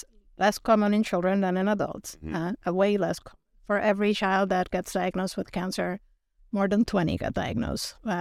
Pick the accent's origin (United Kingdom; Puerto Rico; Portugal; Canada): Puerto Rico; moved away as an adult; also born or lived in Ohio; now in Oregon, United States; I am originally from Puerto Rico. I have been in Oregon since 2005. I grew up in the island, and then I did medical school there and moved to the U.S. for medical training. Met my husband in Ohio and Cleveland, and then moved to the Northwest for more training.